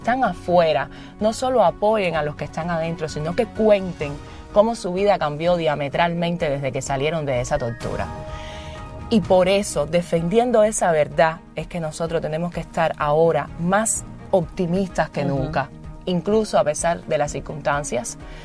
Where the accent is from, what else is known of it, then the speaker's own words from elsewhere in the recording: Cuba; hacer justicia es decir la verdad de lo que está pasando en mi país. Y a eso es a lo que yo invito a los cubanos que están dentro y a los cubanos que están fuera.